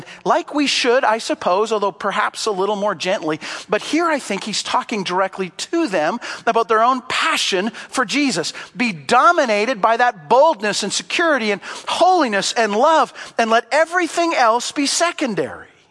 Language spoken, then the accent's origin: English; Canada; I think one of the reasons that we are in an anxiety crisis as a Canadian culture is because we are in an identity crisis.